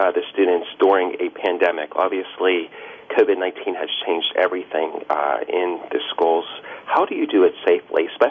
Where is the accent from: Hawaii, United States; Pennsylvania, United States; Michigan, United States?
Pennsylvania, United States; Pittsburgh; growing up in the Carrick Riverbrook section of Pittsburgh.